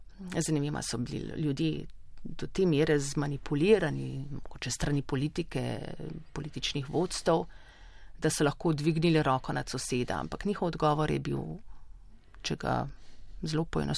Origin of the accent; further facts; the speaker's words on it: Ljubljana, Central Slovenia, Slovenia; Jaz sem živela v otroštvu na Prulah.